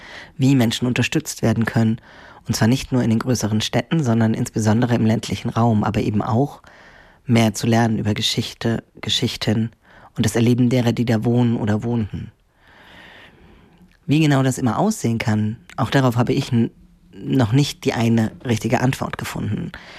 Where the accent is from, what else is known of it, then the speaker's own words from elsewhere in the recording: Saxony-Anhalt, Germany; Ich komme selbst aus Sachsen-Anhalt.